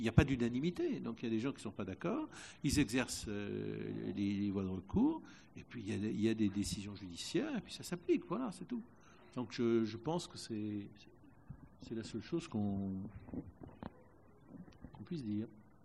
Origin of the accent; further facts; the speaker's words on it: Republic of the Congo; born there; moi je suis né au Congo-Brazzaville